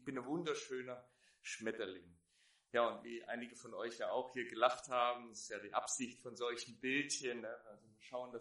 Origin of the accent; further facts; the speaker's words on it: Baden-Württemberg, Germany; ich bin Schwabe. Wenn ihr es noch nicht gehört habt, irgendwann kommt der Moment, da denkt ihr, es klingt ein bisschen seltsam, der Gebrauch Worte, wie man sie eigentlich nicht benutzt, dann liegt das daran. Es gehört zu mir, zu meiner Identität.